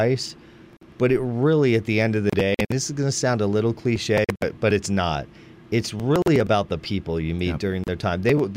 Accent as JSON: {"language": "English", "region": "California", "country": "United States", "tie": "born or raised there", "said": "some of the places I grew up with in California."}